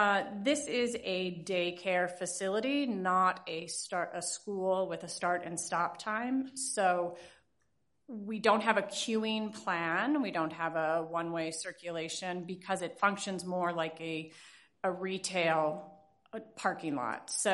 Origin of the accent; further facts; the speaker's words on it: Minneapolis, Minnesota, United States; with Capital Real Estate. I'm from Minneapolis, Minnesota.